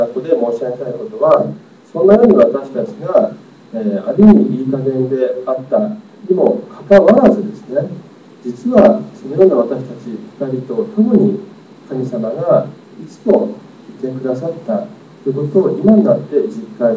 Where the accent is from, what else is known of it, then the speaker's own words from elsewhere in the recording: United States; 私は実はアメリカで教会で育ちましたから、